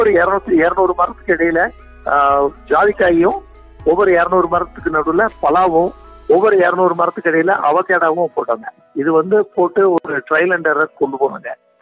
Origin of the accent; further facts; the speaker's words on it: Govindanagaram, Tamil Nadu, India; என்னுடைய சொந்த ஊர் வந்து கோவிந்த நகரம் என்று தேனி டிஸ்ட்ரிக்டில் உள்ளது.